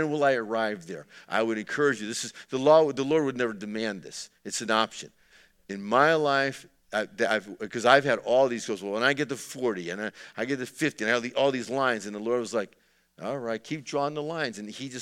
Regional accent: East Coast, United States; I mean, I'm impressed with them growing up on the East Coast.

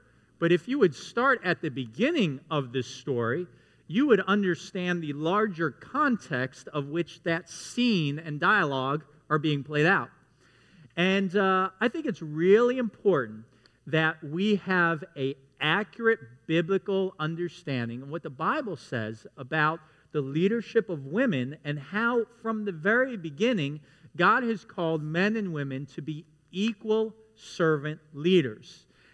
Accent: New York, United States; I'm the oldest of five, and we grew up in New York, and we didn't have a lot of money

